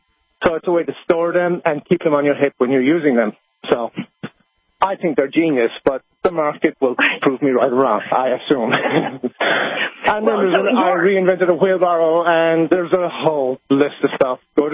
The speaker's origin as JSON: {"language": "English", "country": "Ireland", "said": "and I'm from Ireland"}